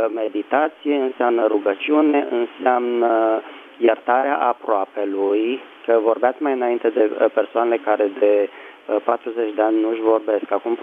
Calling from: Bucharest, Romania; din București.

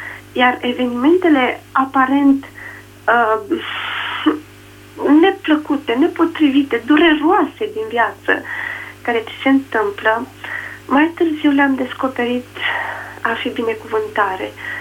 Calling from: Suceava, Suceava County, Romania; sunt din Suceava.

